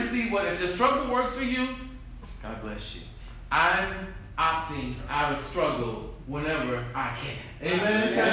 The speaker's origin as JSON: {"language": "English", "town": "Miami Beach", "region": "Florida", "country": "United States", "tie": "born or raised there", "said": "Growing up in Miami Beach, that where I grew up, where I was raised, at 13, you had your passage, your rite of passage, right?"}